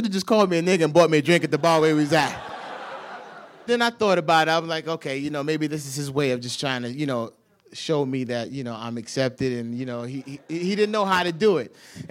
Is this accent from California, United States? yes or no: no; New York, United States; because I'm the only guy from New York out there, and they knew I was from New York